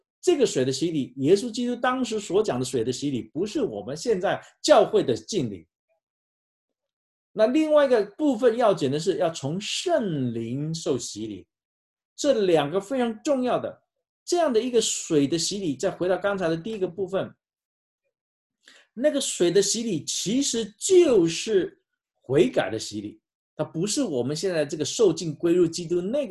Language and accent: Chinese; China; 请问我们中国人，其实这世界上好像文化都是一样的啊